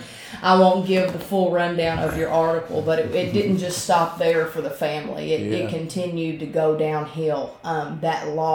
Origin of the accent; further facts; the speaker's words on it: United States; It should be one of the highest held holidays, in my opinion, as an American.